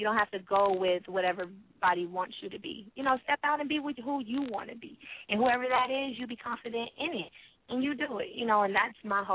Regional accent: Watts, California, United States; I get a lot of prejudgments because I'm from Watts.

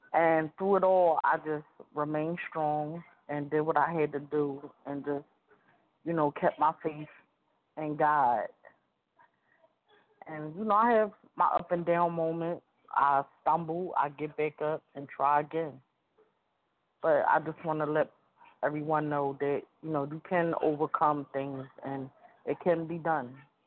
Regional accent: Philadelphia, Pennsylvania, United States; I'm from Philly.

